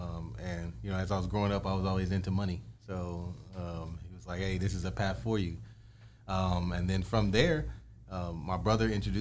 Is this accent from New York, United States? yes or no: no; Fort Worth, Texas, United States; born and raised in the Fort Worth area.